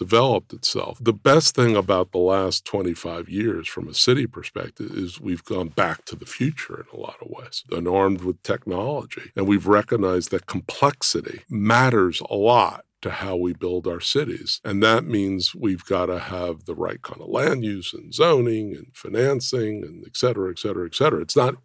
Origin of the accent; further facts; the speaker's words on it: Brooklyn, New York, United States; I grew up in Brooklyn, New York. So walking to the park or walking to the beach, I grew up right near the Atlantic Ocean, near Coney Island.